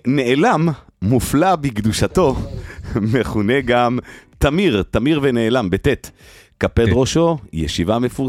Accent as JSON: {"language": "Hebrew", "town": "Rishon LeZion", "region": "Central District", "country": "Israel", "tie": "born or raised there", "said": "אני גדלתי בראשון, אני יודע שזה ראשון, אבל באופן רשמי זה ראשון לציון"}